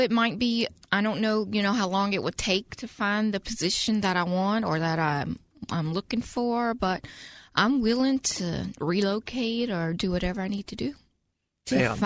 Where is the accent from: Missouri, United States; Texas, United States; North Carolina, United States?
North Carolina, United States; Rocky Mount; We're from Eastern North Carolina, so we try to go back home for either one of the holidays. So I'm thinking maybe Thanksgiving we're going to go back to Rocky Mount.